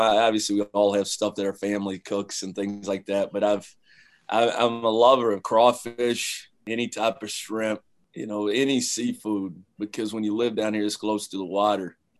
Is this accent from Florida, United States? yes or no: no; London, Kentucky, United States; I grew up in London, Kentucky, and I wasn't a good player.